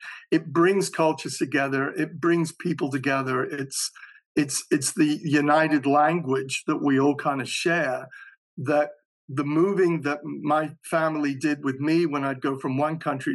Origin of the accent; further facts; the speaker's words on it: Ghana; I'm not African-American, I'm from Ghana.